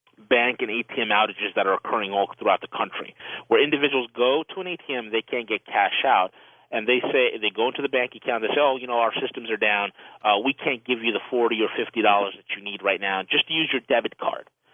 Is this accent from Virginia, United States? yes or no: no; New York, United States; I'm a New Yorker. I'm going to give it to you straight.